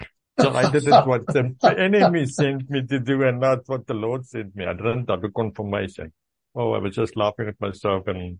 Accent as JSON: {"language": "English", "country": "South Africa", "accent": "Afrikaans", "said": "It's my Afrikaans accent, sorry."}